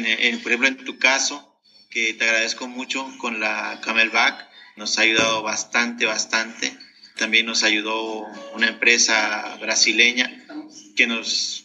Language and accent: Spanish; Mexico; salí de México en esa fecha y empecé a recorrer.